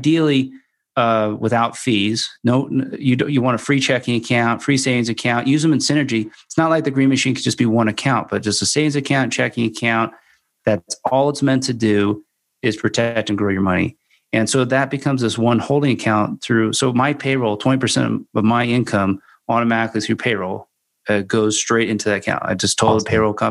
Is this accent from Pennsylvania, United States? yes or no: no; Morristown, New Jersey, United States; So growing up in Jersey and Morristown, it's just like the coolest thing ever, especially in autumn.